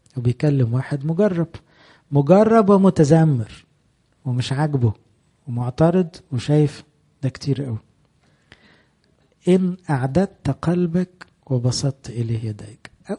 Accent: Egypt

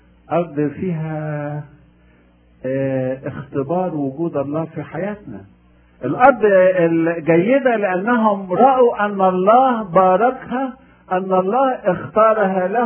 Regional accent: Egypt; طب احنا عندنا في مصر بقى كل واحد عندنا معاه بمئة جنيه شمس كل يوم

